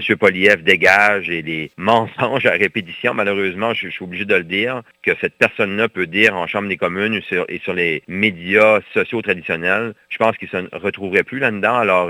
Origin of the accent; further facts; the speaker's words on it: Acadia, Canada; Est-ce que c'est quelque chose que moi, j'aimerais en tant qu'Acadien?